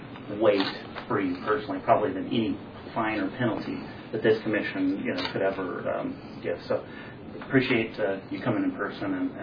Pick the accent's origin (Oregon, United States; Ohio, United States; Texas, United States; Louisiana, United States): Oregon, United States; Roseburg; I come from Roseburg.